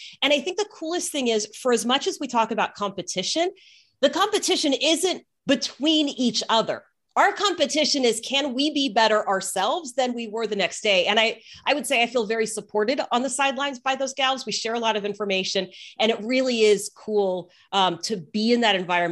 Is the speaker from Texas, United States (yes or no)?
yes; Texas, United States; And growing up in Texas, where football is everything, and knowing that I didn't play the sport